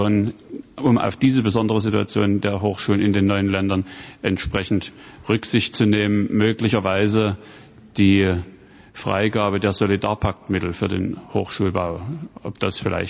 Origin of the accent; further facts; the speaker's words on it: Thuringia, Germany; versuche ich es jetzt als Thüringer nochmal bei einem Wahlthüringer.